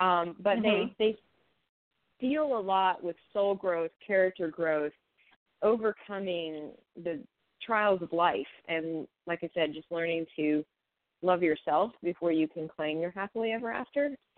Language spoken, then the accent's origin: English; Nashville, Tennessee, United States; the series is set in my hometown, which is Nashville, Tennessee.